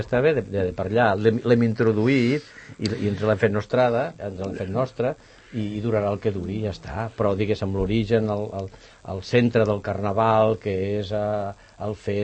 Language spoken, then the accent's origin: Catalan; Pons, Catalonia, Spain; Jo vinc d'un poble que, bueno, vaig néixer a Pons